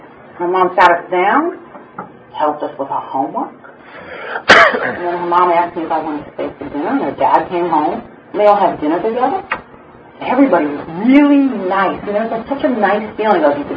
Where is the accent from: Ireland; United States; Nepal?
United States; Brooklyn, New York; when I talk about my home, and when we grew up in Brooklyn